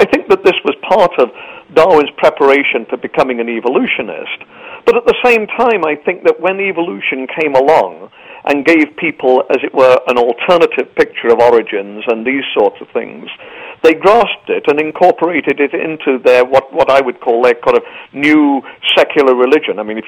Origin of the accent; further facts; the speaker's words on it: England, United Kingdom; born there; Obviously, as you can tell from my accent, I was born in England, and this was in the 40s and 50s.